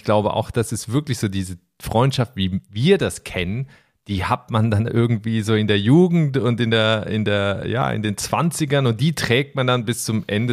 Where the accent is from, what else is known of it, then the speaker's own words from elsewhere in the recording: Basel, Basel-Stadt, Switzerland; moved away as an adult; also born or lived in Berlin; now in Ireland; Ich bin ja in Basel aufgewachsen, habe dann ganz lange in Berlin gelebt, jetzt eben in Irland.